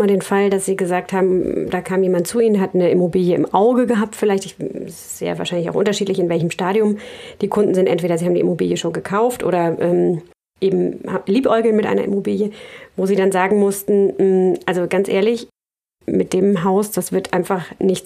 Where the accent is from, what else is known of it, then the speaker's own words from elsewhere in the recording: Lübeck, Schleswig-Holstein, Germany; ich komme aus Lübeck.